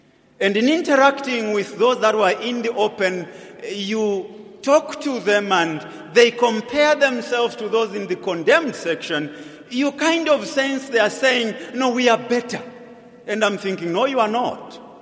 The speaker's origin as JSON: {"language": "English", "town": "Kabwe", "region": "Central Province", "country": "Zambia", "said": "I come from Kabwe, as many of you have heard, and that's where we have the maximum prison"}